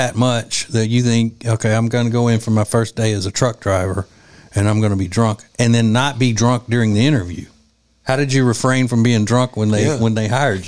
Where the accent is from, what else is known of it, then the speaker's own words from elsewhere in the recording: Louisiana, United States; I don't have a license. I'm from Louisiana. We don't have to have that.